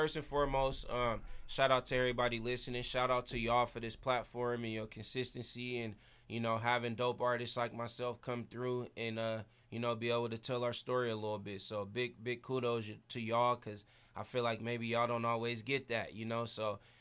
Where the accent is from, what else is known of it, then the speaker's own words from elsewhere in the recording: Vallejo, California, United States; I just want to shout out, obviously, my hometown, the Bay Area, Vallejo, California